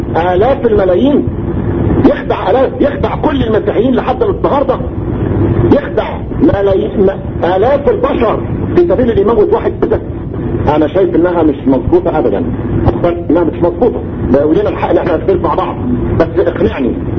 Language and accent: Arabic; Egypt; مش مهم انا كمصري بفهم ايه